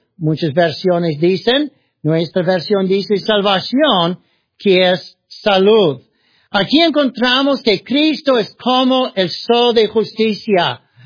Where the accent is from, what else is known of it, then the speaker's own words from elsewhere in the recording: Ohio, United States; Spanish is a second language; soy de Ohio, en el norte, ¿verdad?, cerca del lago Erie, cerca de Pensilvania, Nueva York, por allí.